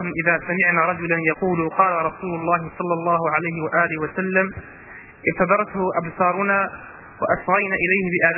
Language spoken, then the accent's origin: Arabic; Algeria; عندنا في الجزائر